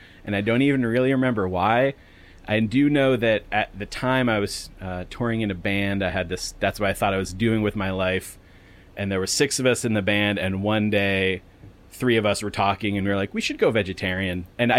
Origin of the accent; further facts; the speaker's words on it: Connecticut, United States; I'm originally from Connecticut, so I still have a lot of friends and my family are there.